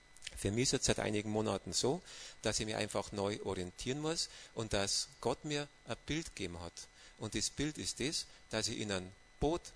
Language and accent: German; Bavaria, Germany; ich bin ein Bayer und in Bayern gibt es ein Sprichwort